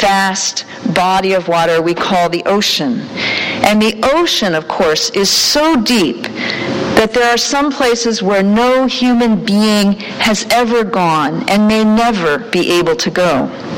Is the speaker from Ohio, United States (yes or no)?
yes; Cleveland, Ohio, United States; Langston Hughes grew up in my hometown, Cleveland, Ohio